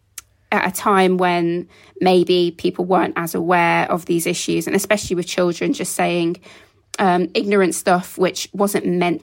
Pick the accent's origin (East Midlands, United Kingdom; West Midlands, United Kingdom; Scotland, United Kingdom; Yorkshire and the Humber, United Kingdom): West Midlands, United Kingdom; Birmingham; I'm from Birmingham, so a very diverse area at school, like just different mixes, different cultures.